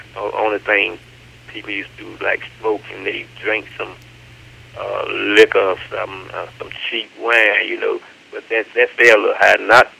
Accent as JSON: {"language": "English", "region": "North Carolina", "country": "United States", "tie": "born or raised there", "said": "Now, she grew up in Nash County. I grew up in Halifax County."}